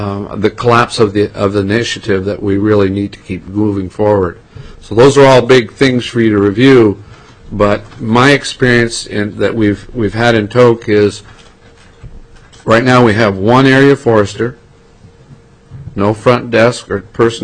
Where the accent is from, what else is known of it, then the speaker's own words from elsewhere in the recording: Vermont, United States; my home state of Vermont